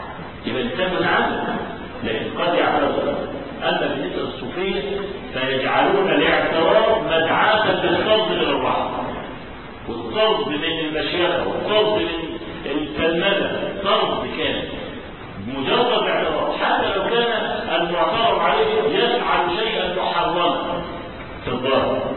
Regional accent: Cairo, Cairo Governorate, Egypt; احنا عندنا في القاهره ميدان اسمه ميدان بلال الشعريه

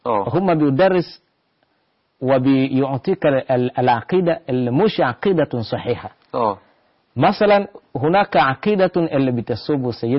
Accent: Kigoma, Tanzania; born there; Arabic is a second language; في غرب تنزانيا في عاصي في بلد اسمه كيغوما

